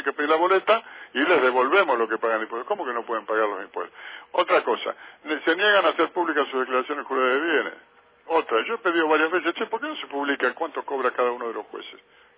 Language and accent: Spanish; Argentina; lo mejor que tenemos en esta tierra es nuestro pueblo, somos los argentinos